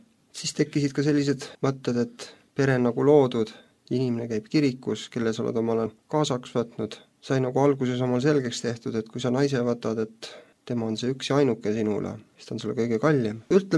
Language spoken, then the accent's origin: Estonian; Kuressaare, Saare County, Estonia; ma olen Kuressaarest.